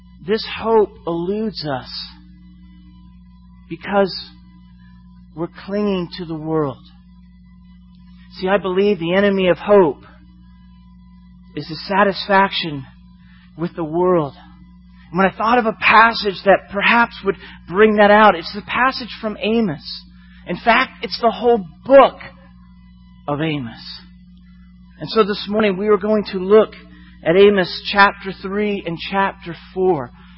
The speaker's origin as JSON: {"language": "English", "town": "St. Petersburg", "region": "Florida", "country": "United States", "tie": "born or raised there", "said": "it was actually in my home, my hometown, St. Petersburg, Florida, at the mall that I grew up walking around."}